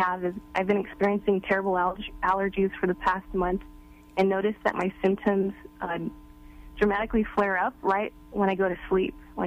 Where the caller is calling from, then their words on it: California, United States; from the San Francisco Bay Area.